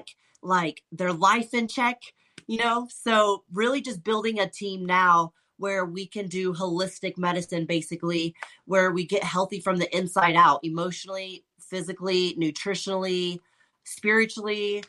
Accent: Boys Ranch, Texas, United States; Taylor and I grew up in Boys Ranch with our grandparents, gratefully, you know.

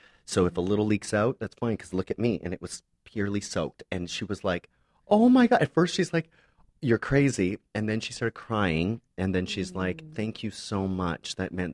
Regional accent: Windsor, Ontario, Canada; from Windsor, On

